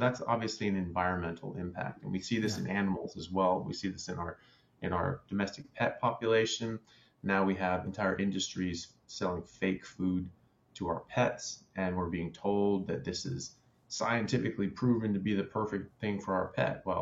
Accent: United States; now in Australia; I'm an American medical doctor. I currently practice in Australia.

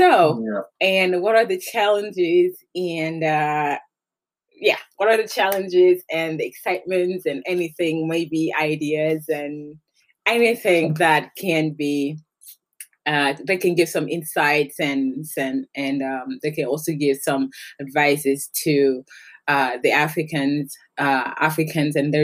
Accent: Senegal; English is a second language; now in United States; And I am from originally from Senegal, and I live in the US.

